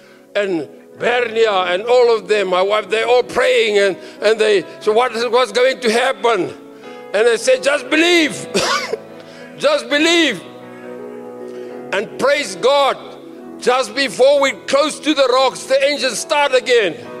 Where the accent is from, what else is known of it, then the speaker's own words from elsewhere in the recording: South Africa; we said, well, our children, we're South African and the situation, and we want our children in the school.